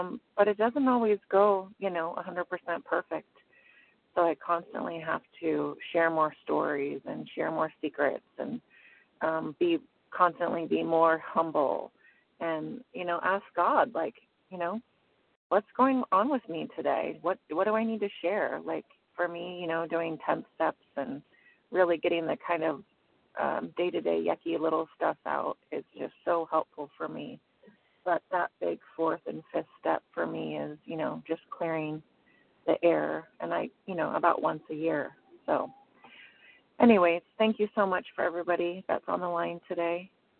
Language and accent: English; San Diego, California, United States; from San Diego, California.